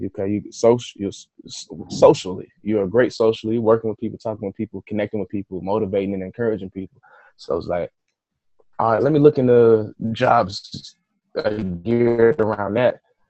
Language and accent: English; Atlanta, Georgia, United States; born and raised in Atlanta, Georgia.